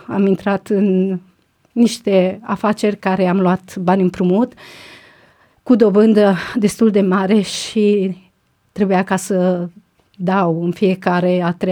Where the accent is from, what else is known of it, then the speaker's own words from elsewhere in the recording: Banat, Romania; comuna natală unde am copilărit, de fapt, că părinții mei sunt din Ardeal, eram născută și adusă de 6 săptămâni în Banat.